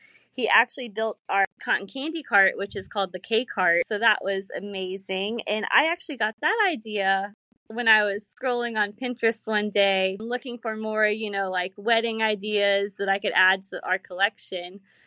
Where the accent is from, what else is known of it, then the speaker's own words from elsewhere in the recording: Tallahassee, Florida, United States; So I was born and raised in Tallahassee.